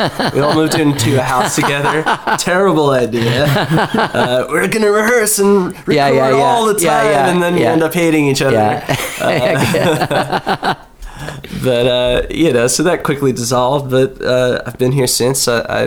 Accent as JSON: {"language": "English", "region": "Connecticut", "country": "United States", "tie": "born or raised there", "said": "In Connecticut. And I came down here, man, 9 years ago now."}